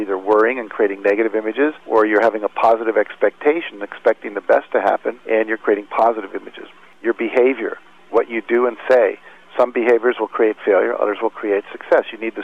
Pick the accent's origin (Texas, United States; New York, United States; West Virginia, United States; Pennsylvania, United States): West Virginia, United States; I mean, I grew up in West Virginia. It was the 48th state when there only were 48 states in terms of its education system.